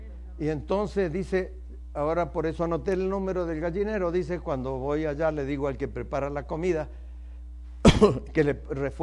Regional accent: Entre Ríos, Argentina; born there; fui a una de las provincias donde yo nací, Entre Ríos, porque está entre los ríos Paraná y Uruguay

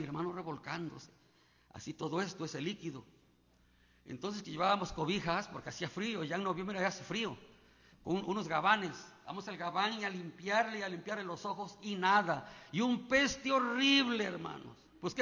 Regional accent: Puebla, Mexico; Nosotros vivimos del lado de Puebla.

